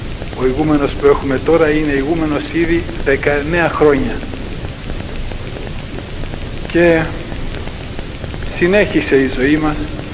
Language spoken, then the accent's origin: Greek; Cyprus; άλλωστε είμαι ένας από τους Κυπρίους αυτούς